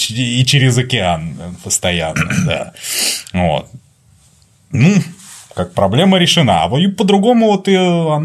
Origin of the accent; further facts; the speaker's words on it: Moscow, Russia; Я как москвич посмеюсь над вашими ленинградскими.